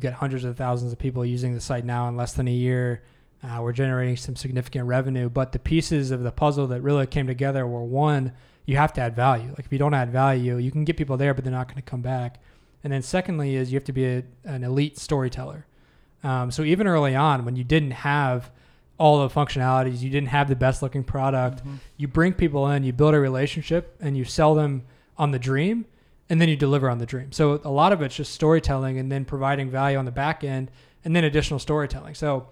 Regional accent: Chillicothe, United States; I mean, I grew up in Chillicothe, really.

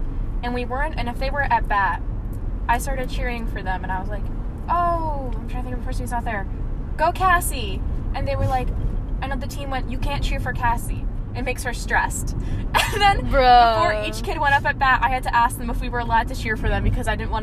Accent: Northeast, United States; All right, so you guys know that we're from the Northeast, right?

